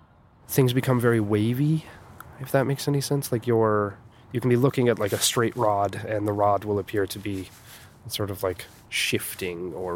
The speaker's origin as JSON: {"language": "English", "town": "Laramie", "region": "Wyoming", "country": "United States", "said": "Laramie, Wyoming."}